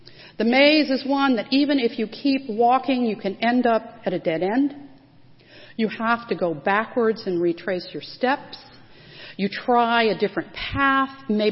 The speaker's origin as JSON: {"language": "English", "town": "Jacksonville", "region": "Florida", "country": "United States", "tie": "born or raised there", "said": "in case you didn't know, I am from Jacksonville. That is my hometown."}